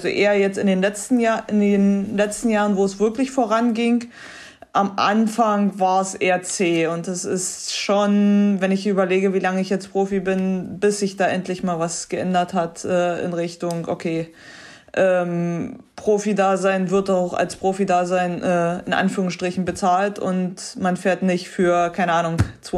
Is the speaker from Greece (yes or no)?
no; Forst, Brandenburg, Germany; Mit dem bin ich in Forst noch groß geworden.